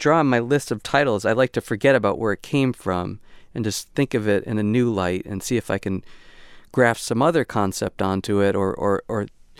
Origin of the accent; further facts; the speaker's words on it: Connecticut, United States; now in Santa Barbara, United States; and I come from Connecticut, East Coast, and there was always such a difference in my mind between East Coast people and West Coast people